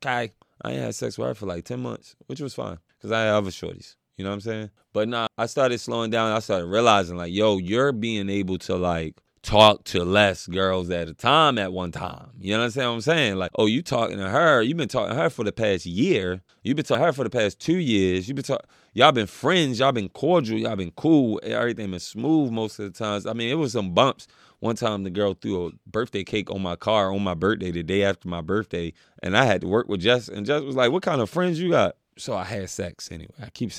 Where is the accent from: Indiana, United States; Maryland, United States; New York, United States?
Maryland, United States; Baltimore; Even in America, I'm from Baltimore. It's gangster, it's gritty, it's hard, it's a struggle, it's tough.